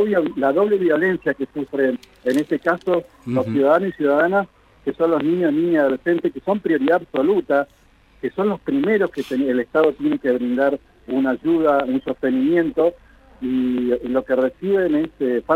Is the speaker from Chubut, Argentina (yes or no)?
yes; Comodoro Rivadavia, Chubut, Argentina; born there; yo nací en Comodoro Rivadavia, soy hijo de inmigrante